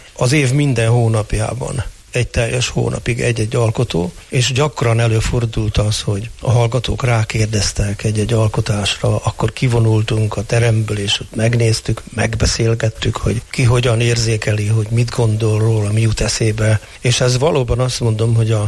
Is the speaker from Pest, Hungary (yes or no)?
no; Hédervár, Győr-Moson-Sopron, Hungary; born there; aztán a szülőfalumban, Héderváron, ez Győr és Mosonmagyaróvár között